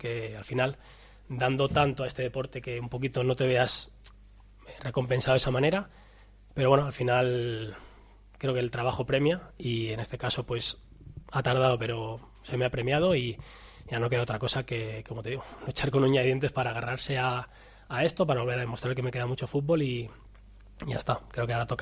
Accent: Valladolid, Castile and León, Spain; a un club que, siendo de aquí, conoces, has venido a jugar mil veces

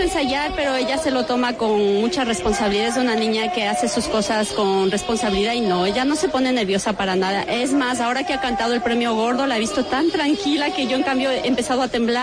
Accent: Ecuador; now in Spain; Yo de Ecuador.

